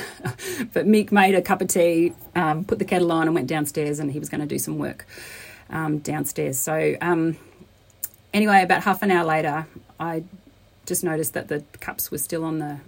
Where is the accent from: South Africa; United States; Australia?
Australia; Hobart, Tasmania; I'm from Hobart. I live in Hobart, Litruana, and my family here.